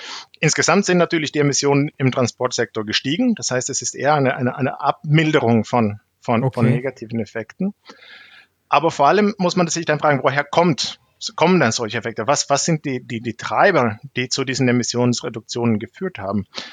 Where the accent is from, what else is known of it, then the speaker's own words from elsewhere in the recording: Sweden; Da gibt es zum Beispiel auch Studien dann aus meinem Heimatland Schweden, wo die CO2-Steuer die allerhöchste ist in der ganzen Welt